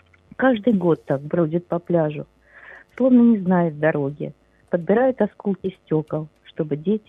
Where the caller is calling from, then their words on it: Kharkiv, Kharkiv Oblast, Ukraine; З Харкова.